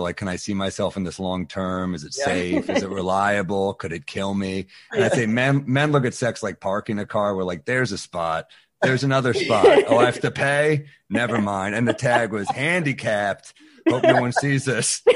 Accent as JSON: {"language": "English", "town": "New York City", "region": "New York", "country": "United States", "said": "Well, I'm from New York City, so I would go to the club sometimes"}